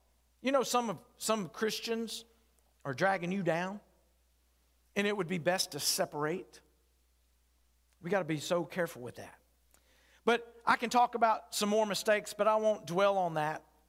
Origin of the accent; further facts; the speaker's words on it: Murfreesboro, Tennessee, United States; I was raised in Murfreesboro, did some training in Pensacola, went to ministry in Dunn, Graham, Newport, and Roanoke.